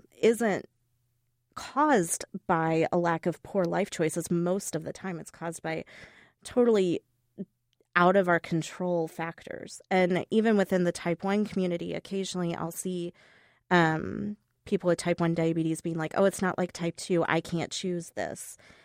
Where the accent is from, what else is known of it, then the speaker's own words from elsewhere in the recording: the South, United States; moved away; And I'm not originally from Illinois. I'm originally from the South. And this is the first state that I chose to move to.